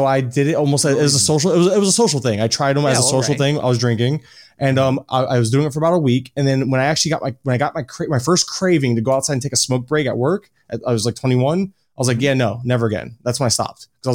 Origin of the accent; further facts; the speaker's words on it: Florida, United States; So, born and raised in Florida. I still live in Florida